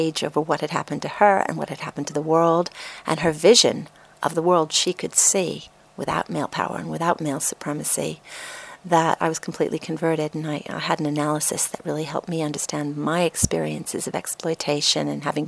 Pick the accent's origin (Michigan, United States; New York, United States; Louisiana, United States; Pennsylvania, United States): New York, United States; And as a teenager, I grew up in New York, I was able to hear Andrea Dworkin speak